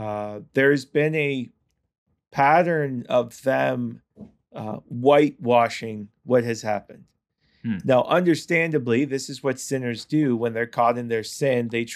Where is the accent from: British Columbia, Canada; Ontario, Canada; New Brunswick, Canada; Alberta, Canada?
Ontario, Canada; Peterborough; I'm from Peterborough, Ontario, where I am presently in studio in the Upper 40 studios.